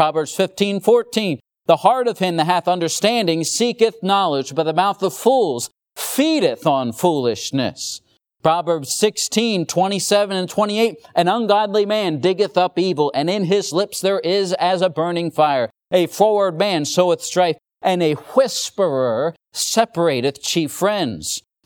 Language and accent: English; Limerick, Pennsylvania, United States; Now, growing up in the home I did, I grew up in Limerick, Pennsylvania.